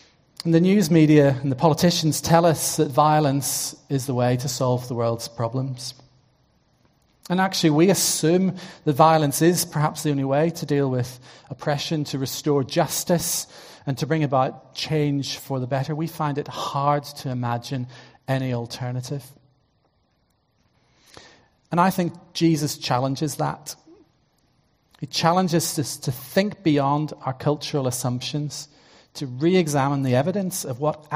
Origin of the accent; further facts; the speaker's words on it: Northern Ireland, United Kingdom; some of you remember violence in your homeland or your home city, as I do from growing up in Northern Ireland.